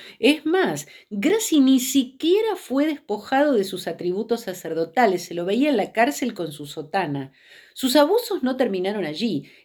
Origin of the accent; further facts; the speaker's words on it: Argentina; Yo les voy a hablar como argentina. Yo estaba en mi país cuando estas cosas ocurrieron.